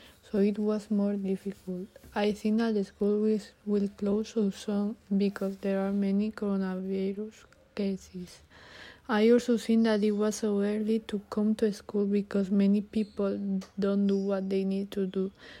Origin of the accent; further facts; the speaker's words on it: Córdoba, Andalusia, Spain; English is a second language; I'm 14 years old. I'm from Cordoba and I am a student at Blas Infante High School.